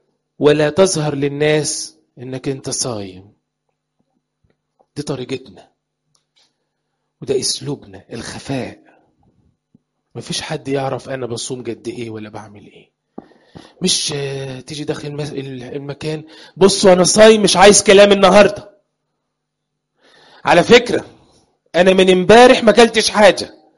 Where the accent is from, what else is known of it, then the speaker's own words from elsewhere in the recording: Sudan; moved away; الحاجة دي عشناها احنا. احنا اللي جايينكم من السودان.